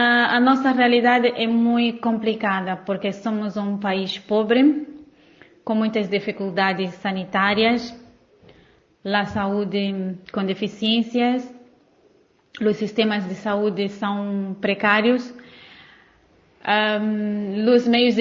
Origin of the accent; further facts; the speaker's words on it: Mozambique; Spanish is a second language; soy de Mozambique.